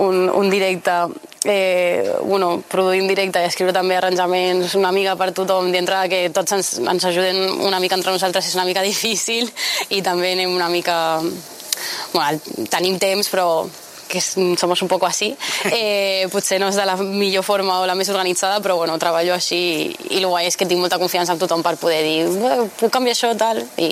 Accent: El Prat de Llobregat, Catalonia, Spain; coses pel fet de ser d'on soc, del Prat

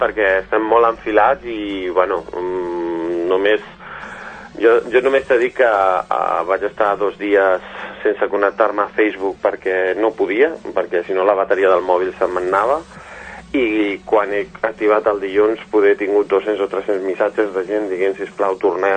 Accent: Sabadell, Catalonia, Spain; now in Girona, Spain; jo que soc de Girona, bueno, que visc a Girona perquè soc de Sabadell

